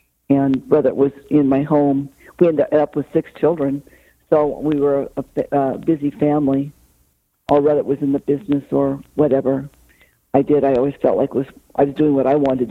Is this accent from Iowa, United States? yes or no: no; Idaho, United States; He was from California, and I was from Idaho.